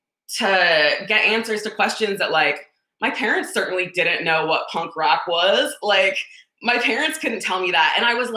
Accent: Minnesota, United States; I grew up in the Twin Cities, St. Paul, Minneapolis

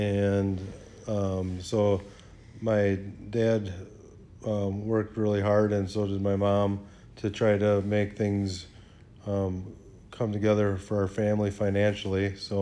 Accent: Neenah, Wisconsin, United States; Well, I grew up in Neenah, Wisconsin. I was born at Theta Clark in 1975.

